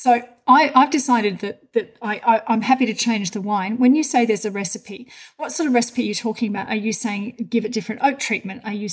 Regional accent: Australia; moved away as an adult; now in Germany; So when I came from Australia, I really liked, you know, big fruit, and I was shocked at how acidic the wines in my local area. I live in Germany.

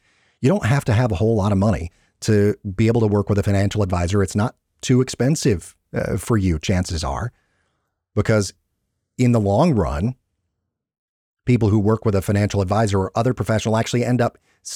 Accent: Atlanta, Georgia, United States; based here in my hometown of Atlanta

